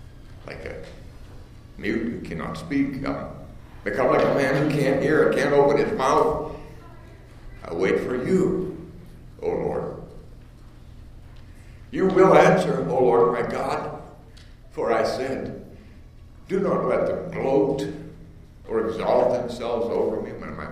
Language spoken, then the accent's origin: English; Canada; born there; I was born in Canada, went to school at Fried Harlan College, a long way from home, and back in Henderson, Tennessee